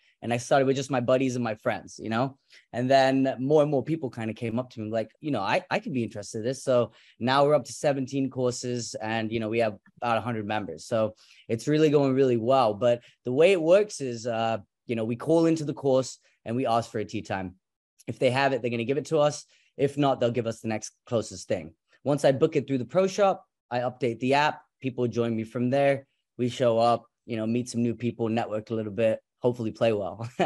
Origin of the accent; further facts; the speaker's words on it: England, United Kingdom; I was born and raised in England.